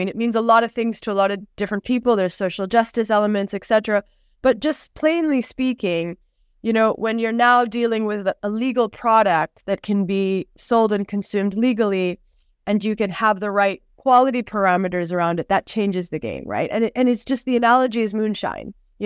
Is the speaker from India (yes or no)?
no; Jamaica; accent: North American; Despite my sort of North American accent where I was educated, but I'm Jamaican. I grew up here. This is my home.